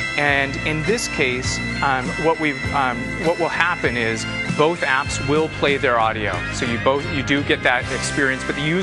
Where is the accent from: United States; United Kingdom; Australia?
United States; Seattle, Washington; since I'm from Seattle